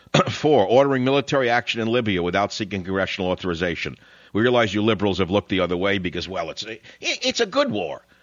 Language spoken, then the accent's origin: English; Queens, New York, United States; when I was a boy growing up in Queens